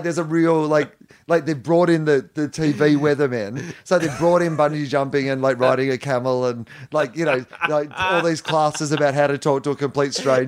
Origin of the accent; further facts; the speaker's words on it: Australia; that's the thing that you realize as an Australian is, I don't know how traveled you were before this role, but is that there is a lot of this country that isn't, the five cities that people live in.